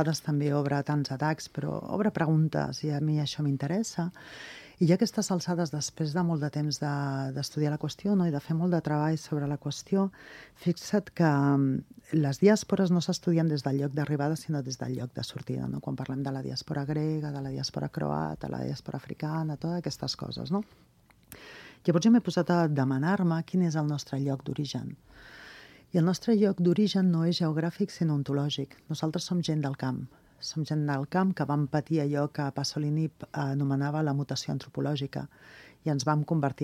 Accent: Barcelona, Catalonia, Spain; born there; Jo sóc nascuda a Barcelona.

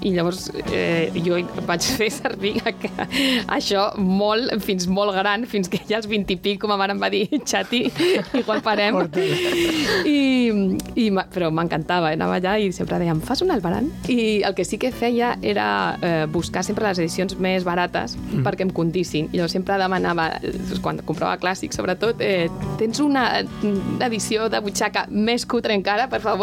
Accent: Tarragona, Catalonia, Spain; quan jo era petita anava bastant a la biblioteca, jo soc de Tarragona

